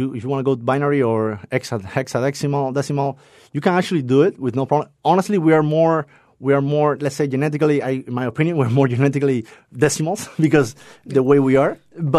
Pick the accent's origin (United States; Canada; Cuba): Cuba; I was born and raised in Cuba, and education over there, I have a good education.